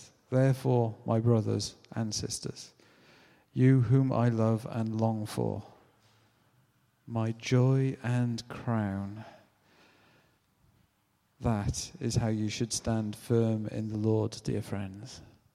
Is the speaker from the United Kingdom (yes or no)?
yes; United Kingdom; "I'm British, I'm really embarrassed."